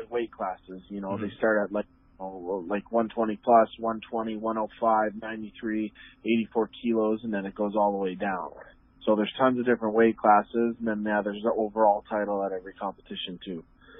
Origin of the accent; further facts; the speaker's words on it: Windsor, Ontario, Canada; Yeah, born and raised in Windsor.